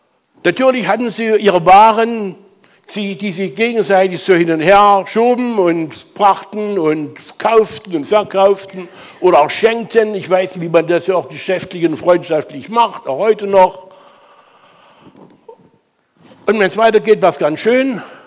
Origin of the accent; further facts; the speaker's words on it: Saxony, Germany; now in Kirchberg, Germany; meine Heimat ist in Sachsen, habt ihr es vielleicht schon gehört. Erzgebirge, die feiern jetzt noch die 5. Jahreszeit. Weihnachten geht länger. Aber ich bin schon mal abgehauen da und da gesagt, mein Zuhause ist jetzt Kirchberg.